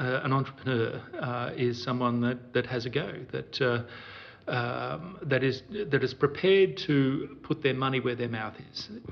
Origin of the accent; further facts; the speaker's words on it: Melbourne, Victoria, Australia; I'm from Melbourne